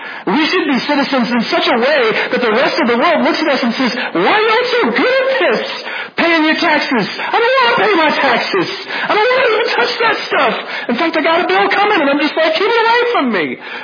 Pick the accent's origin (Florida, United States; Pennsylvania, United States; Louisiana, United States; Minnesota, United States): Louisiana, United States; I'm from North Louisiana, I'm sorry. Every now and then it just flies out of my mouth.